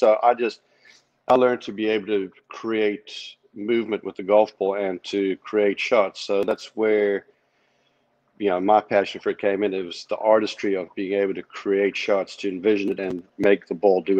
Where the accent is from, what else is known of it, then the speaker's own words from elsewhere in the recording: South Africa; now in United States; when I grew up in South Africa, the education system was unparalleled.